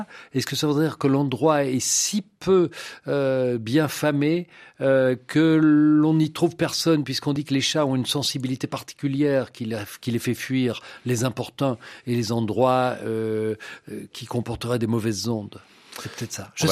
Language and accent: French; Belgium; puisque je suis belge